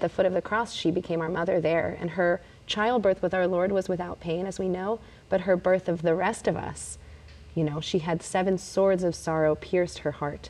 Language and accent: English; Pittsburgh, Pennsylvania, United States; You know, I'm from Pittsburgh. We have pierogi ladies.